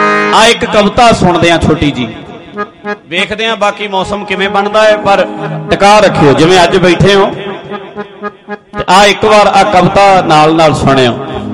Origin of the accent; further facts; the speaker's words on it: Punjab, India; UP ਵਾਲੇ ਨੂੰ ਦੱਸਣਾ ਪੈਣਾ ਮੈਂ ਪੰਜਾਬੀ ਹਾਂ, ਦਿੱਲੀ ਵਾਲੇ ਨੂੰ ਦੱਸਣਾ ਪੈਣਾ ਮੈਂ ਪੰਜਾਬੀ ਹਾਂ